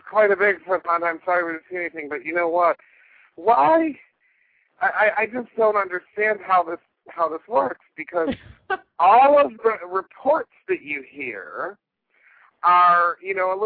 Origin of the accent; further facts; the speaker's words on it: Detroit, Michigan, United States; My hometown, of course, is the Detroit, Michigan area.